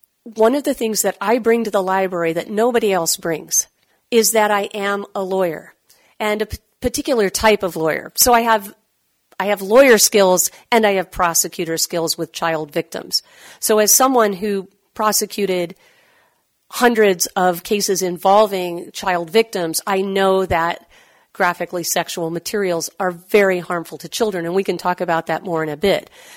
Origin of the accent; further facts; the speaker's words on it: Columbus, Ohio, United States; I grew up in Columbus, Ohio, and I went to the Ohio State University, of which I am still quite fond.